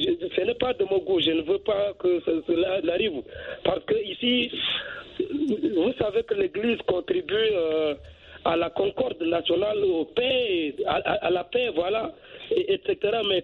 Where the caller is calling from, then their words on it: Chad; Oui, c'est ça, je suis